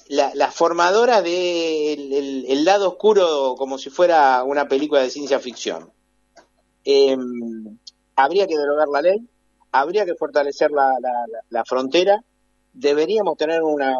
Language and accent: Spanish; Buenos Aires, Argentina; La droga, hoy, cuando yo vine, yo soy porteño, cuando yo vine al norte... había droga, pero no la droga que hay hoy.